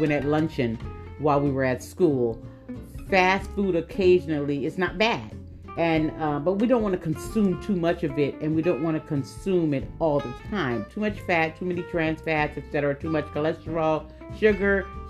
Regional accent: the South, United States; now in West Coast, United States; I grew up in a home where we had all cooked meals. We grew up in the South and et cetera. And I have immigrant roots, but we grew up in the South and we were four kids and we always ate home cooked meals.

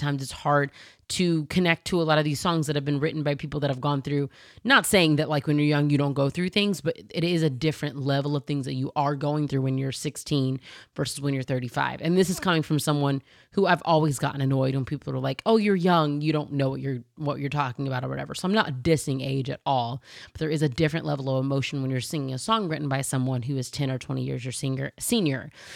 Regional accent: Georgia, United States; accent: Southern; As a Southerner, I know my accent doesn't always show up all the time, but I am from Georgia. I am kind of from the country in a way

